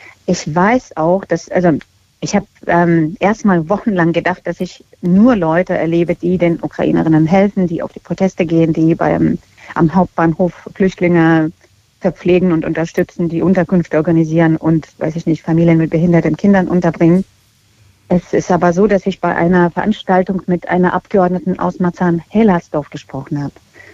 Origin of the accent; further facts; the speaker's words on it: Russia; Ein Muss für mich als Russin zu sagen, was ich davon halte